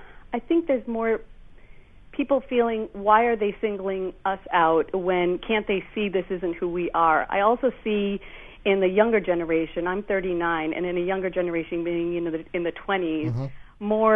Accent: United States; I'm from Egyptian parents. I'm born and raised in this country, and I, too, feel totally American. Went to college here. My husband's American.

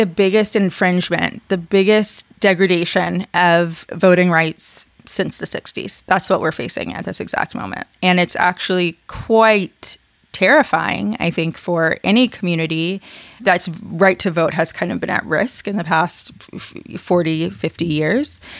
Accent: Georgia, United States; what happened in Georgia, here in my home state, due to my county

